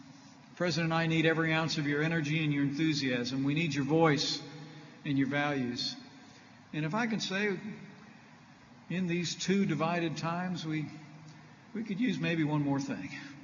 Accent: Indiana, United States; the truth is, states like my home state of Indiana and here in Michigan

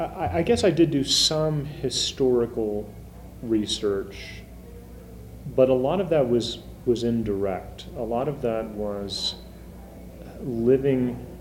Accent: San Antonio, Texas, United States; But for me, growing up in the Anglo suburbs, it was completely possible to not be aware of the city's roots and the city's cultures.

